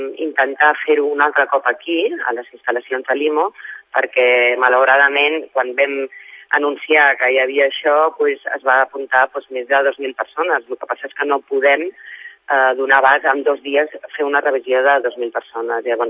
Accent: Sant Cugat, Catalonia, Spain; jo soc de Sant Cugat

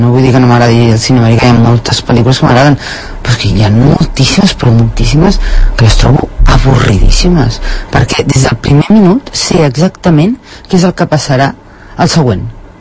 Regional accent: Catalonia, Spain; el que em fa catalana és la meva llengua, la meva cultura, la meva manera de viure, que sí que és diferent de la del costat

